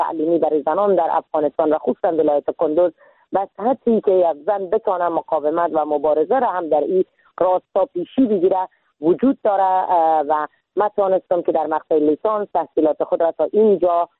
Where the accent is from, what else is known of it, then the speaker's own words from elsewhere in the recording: Iran; moved away as an adult; now in Afghanistan; ما در سال 1364 در کشور ایران به دنیا آمدم